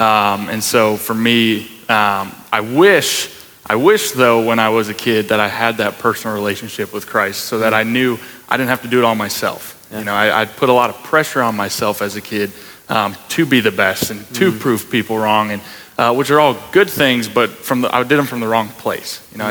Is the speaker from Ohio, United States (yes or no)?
no; North Dakota, United States; as a person growing up in North Dakota. It's work, work, work, earn, earn, earn.